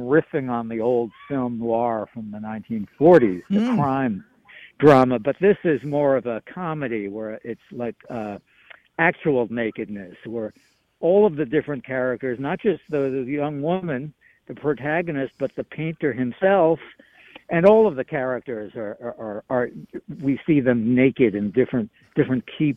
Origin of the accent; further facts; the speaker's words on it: New York City, New York, United States; Yes, that's right. The big island, yes, Manhattan Island.